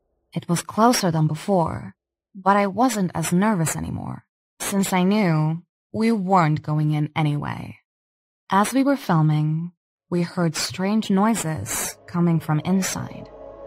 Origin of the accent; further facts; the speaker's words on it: New York, United States; Since we are all from New York, Bennett College was perfect for our video.